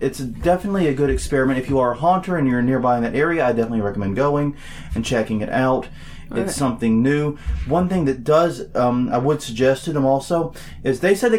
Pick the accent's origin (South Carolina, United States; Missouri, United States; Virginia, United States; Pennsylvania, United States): South Carolina, United States; also born or lived in Atlanta; I grew up in South Carolina. I spent a lot of time in Atlanta as a kid.